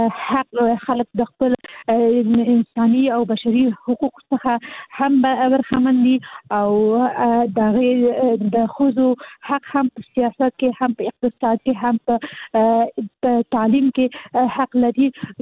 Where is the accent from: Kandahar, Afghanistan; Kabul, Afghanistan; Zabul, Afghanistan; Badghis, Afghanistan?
Kabul, Afghanistan; هغه مېرمنې چې زه حاصلي د کابل یم